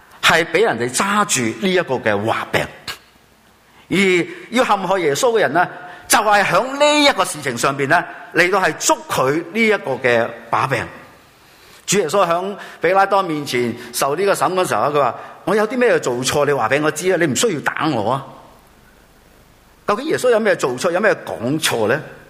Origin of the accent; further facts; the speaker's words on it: China; 我哋中国人有句话，我相信大家都系知道呢句话嘅道理